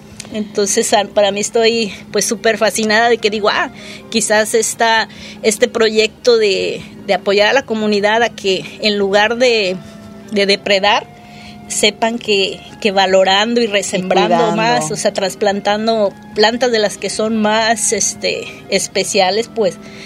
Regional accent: Arandas, Jalisco, Mexico; Yo soy de Arandas y allá vi cómo por el mezcal se cambió todo

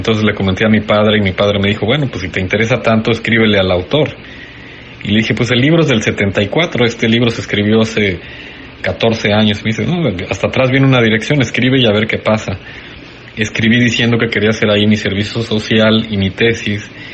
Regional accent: Mexico; moved away as an adult; Vine desde México a trabajar aquí, entonces quiero desenvolverme, ¿no?

